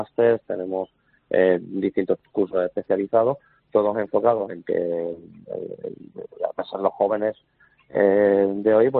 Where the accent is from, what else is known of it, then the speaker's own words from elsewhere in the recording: Málaga, Andalusia, Spain; yo soy de aquí, de Málaga